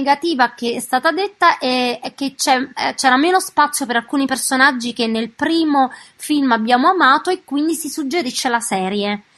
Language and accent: Italian; Naples, Campania, Italy; da napoletano